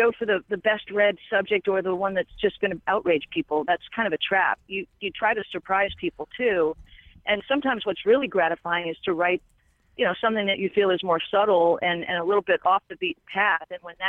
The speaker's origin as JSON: {"language": "English", "region": "New York", "country": "United States", "said": "not just because I'm a New Yorker, but because I'm a woman, possibly"}